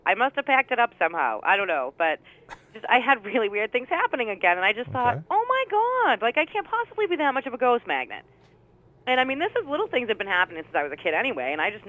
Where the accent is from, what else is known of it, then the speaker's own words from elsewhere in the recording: Somerville, United States; I had moved to Somerville, which is my hometown, and I had another one there.